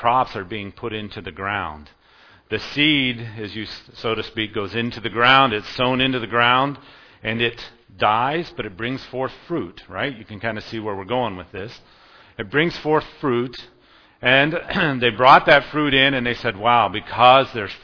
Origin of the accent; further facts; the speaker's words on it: Pennsylvania, United States; accent: Pennsylvania; Now, I have to be careful here because my Pennsylvania accent, you'll think I'll say Feast of Booths, but I mean booths.